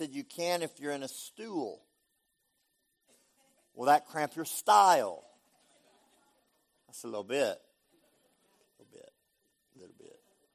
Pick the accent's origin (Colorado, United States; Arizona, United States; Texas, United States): Texas, United States; I'm from Texas, so I have to put limits on it somewhere.